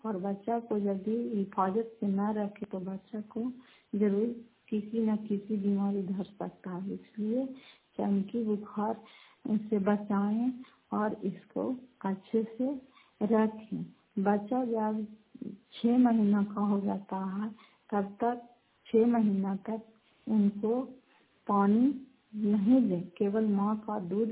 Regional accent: Fatehpur, Bihar, India; घर फतेहपुर, पंचायत मखौटा, जिला नालंदा, करा कसरा ब्लॉक की निवासी हूँ।

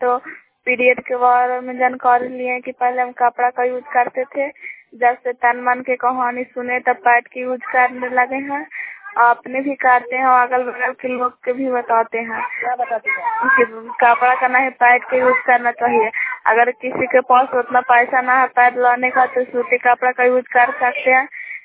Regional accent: Puna, Bihar, India; ग्राम पुना प्रखंड हिलसा जिला लालदा के निवासी हूँ।

